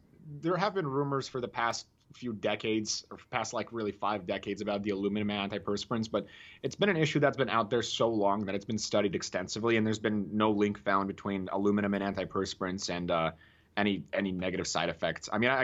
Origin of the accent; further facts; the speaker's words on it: Utah, United States; now in North Carolina, United States; I'm from Utah.